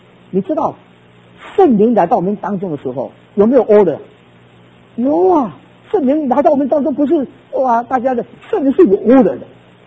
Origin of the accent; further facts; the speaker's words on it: Taiwan; moved away as an adult; 特别我们从这个台湾出来的，对这个啊一定要学。你知道我39年前啊，我第一次出国的时候，那我到美国的时候